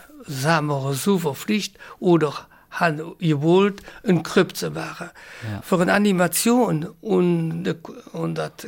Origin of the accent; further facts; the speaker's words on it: Emmels, Wallonia, Belgium; Ja, ich bin in Emmels geboren, während der Offensiv, während 40. Und haben mein Schuljahr in Emmels gelehrt